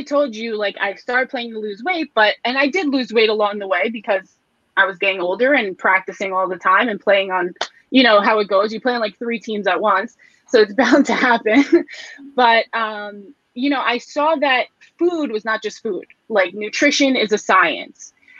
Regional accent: New York, United States; Yeah, I mean, I'm from New York, so I'm a Knicks fan through and through.

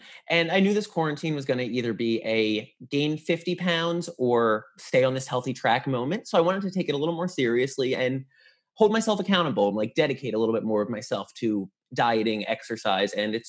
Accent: New Jersey, United States; I was from North Jersey too, so it's like Jersey.

